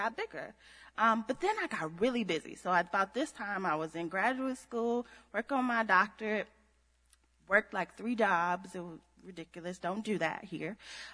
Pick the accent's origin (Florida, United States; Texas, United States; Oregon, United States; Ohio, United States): Ohio, United States; Akron; So my grandmother, I'm from Akron, Ohio.